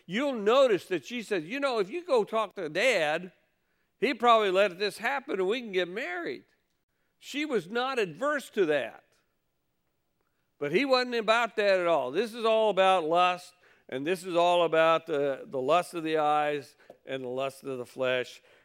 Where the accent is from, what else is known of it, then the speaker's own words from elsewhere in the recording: Kentucky, United States; Maybe if I was from Kentucky, which I was for 23 years down there.